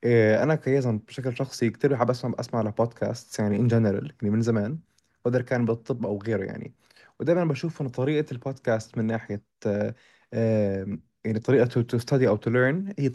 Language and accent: Arabic; Palestine; ونقدر نقدم ونورجي إحنا كفلسطيني إيش ممكن نقدر نعمل يعني